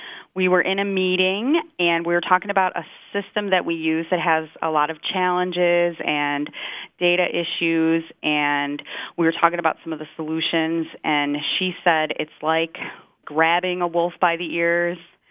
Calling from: Green Bay, Wisconsin, United States; I'm calling from Green Bay, Wisconsin.

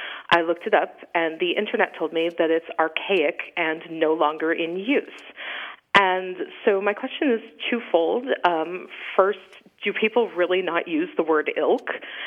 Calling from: Vergennes, Vermont, United States; I'm calling from Virgins, Vermont.

